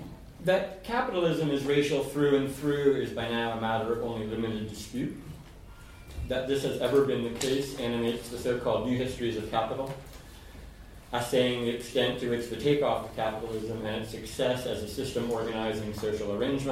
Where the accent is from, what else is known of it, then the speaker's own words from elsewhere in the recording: Berkeley, California, United States; which I rarely get a chance to put up pictures of my hometown, but there's one. My hometown is basically a bunch of people standing around a dumpster.